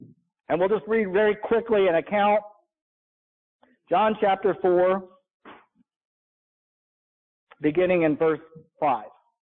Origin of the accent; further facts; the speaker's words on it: Indiana, United States; As you know, I'm from Indiana, and it just seemed like every creek and tributary and river just like looked like chocolate milk.